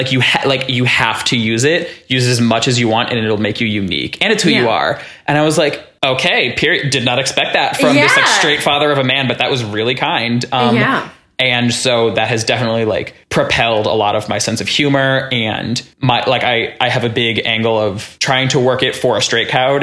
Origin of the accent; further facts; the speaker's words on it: Oak Park, Illinois, United States; But also growing up in Oak Park, it supports so many diverse backgrounds